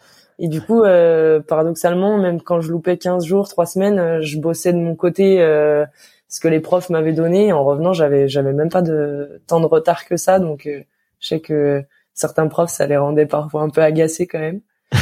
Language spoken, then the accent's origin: French; Lyon, Auvergne-Rhône-Alpes, France; c'est que je viens de Lyon et ma machine était sur Lyon